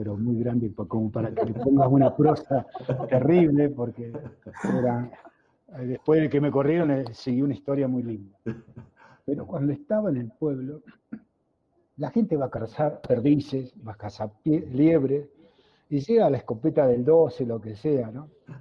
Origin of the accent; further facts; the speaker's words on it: Balnearia, Córdoba, Argentina; Nosotros somos de un pueblo, 6.000 habitantes, Balnearia, en la provincia de Córdoba. Después uno, por una cosa u otra, migra a Bolivia